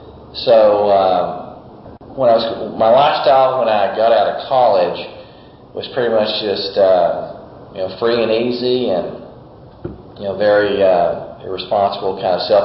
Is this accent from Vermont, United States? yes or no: no; Fort Worth, Texas, United States; also born or lived in Louisiana; I was born here in Fort Worth. Moved to Louisiana when I was a kid, but came back. Went back out to Louisiana, came back, and stayed here in Fort Worth for since fifth grade, I guess, till college.